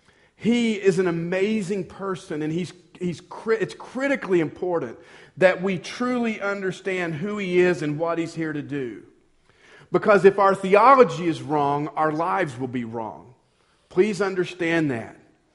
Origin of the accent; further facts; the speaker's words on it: the South, United States; I don't know if this was just a Southern thing growing up in the South, or if it's because I'm, you know, in my 40s now